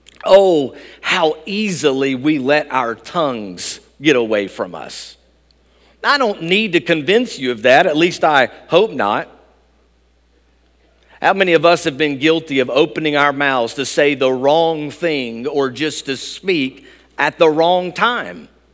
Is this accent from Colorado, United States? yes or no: no; Tennessee, United States; You see, I grew up in East Tennessee, and East independent Baptist traditions are not uncommon.